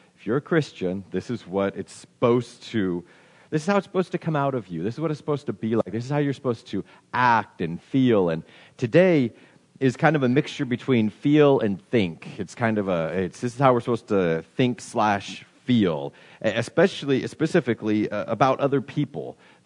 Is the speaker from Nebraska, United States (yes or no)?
yes; Nebraska, United States; or since I'm from Nebraska, proudly, lack of accent, right?